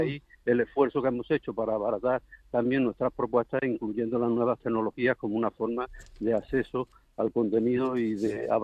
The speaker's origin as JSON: {"language": "Spanish", "country": "Spain", "said": "creo que como ciudadano y no como presidente de los editores, sino como ciudadano español"}